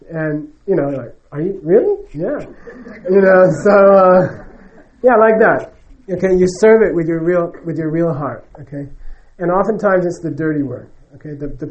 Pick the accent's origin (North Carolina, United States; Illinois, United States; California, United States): California, United States; Los Angeles; I come from California too, originally LA.